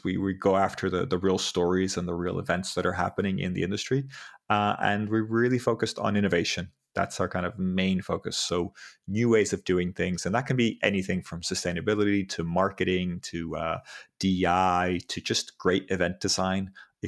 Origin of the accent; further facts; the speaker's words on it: Portugal; I'm from Portugal originally, and the music industry in Portugal is tiny.